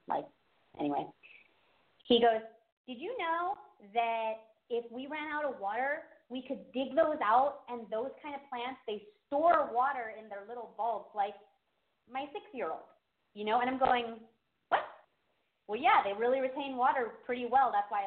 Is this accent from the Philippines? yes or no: yes; Philippines; I'm from the Philippines, so that food is more, like, the kind of food that I want, you know?